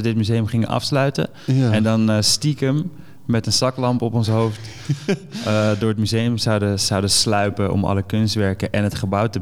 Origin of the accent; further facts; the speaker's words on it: Amsterdam, North Holland, Netherlands; Ik ben opgegroeid in de Pijp in Amsterdam.